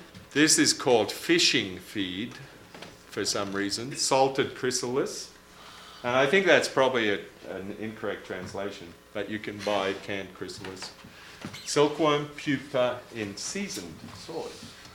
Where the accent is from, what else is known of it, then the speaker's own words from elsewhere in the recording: Australia; And we come to the last large group, my home country, Australia.